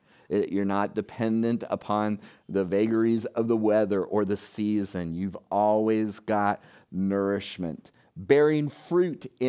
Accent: Florida, United States; Many of you know that I'm from South Florida

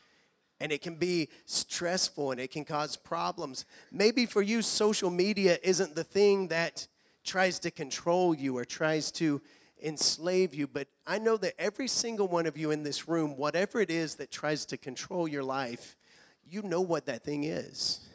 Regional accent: Alabama, United States; They're a campus ministry team from my home state of Alabama.

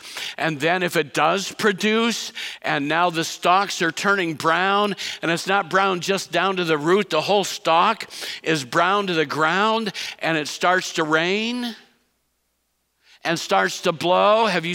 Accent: Iowa, United States; Growing up in Iowa, I loved to watch the crops.

